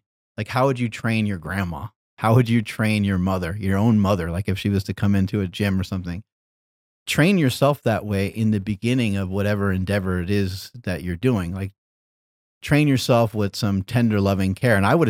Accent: Poughkeepsie, New York, United States; I grew up in Poughkeepsie, New York.

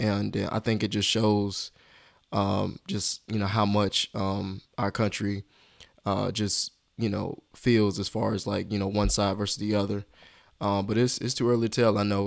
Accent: West Columbia, South Carolina, United States; now in Charlotte, United States; I'm originally from West Columbia, South Carolina.

